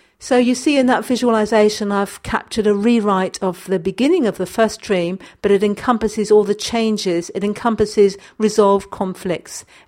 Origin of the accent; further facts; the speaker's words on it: Colombia; And on the other hand, there is a deep longing for returning back to my home country where my entire family lives, and that's Colombia.